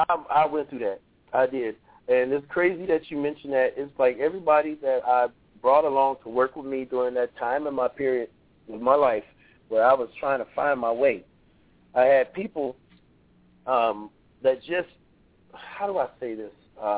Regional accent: Cleveland, Ohio, United States; I went to Cleveland first, my hometown, told my story, sold the whole bag.

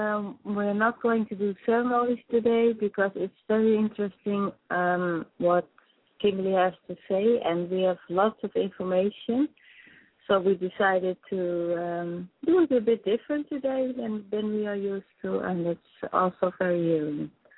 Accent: Netherlands; and I'm from the Netherlands.

